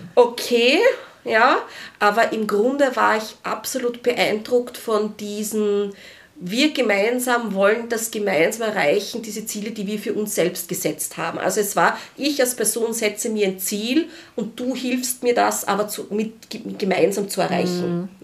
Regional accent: Austria; Und da rede ich jetzt als Österreicherin.

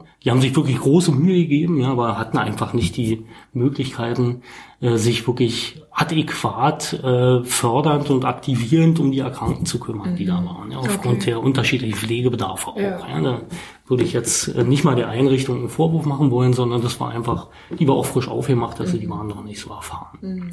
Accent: Frankfurt, Brandenburg, Germany; now in Berlin, Germany; Ich hatte sie wohnt in Frankfurt-Oder ursprünglich, in meiner Heimatstadt.

